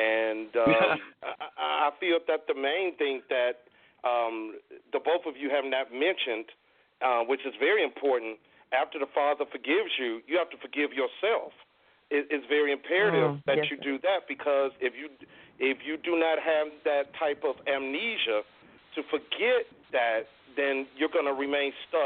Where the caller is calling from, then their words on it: Cleveland, Ohio, United States; I'm calling from Cleveland, Ohio.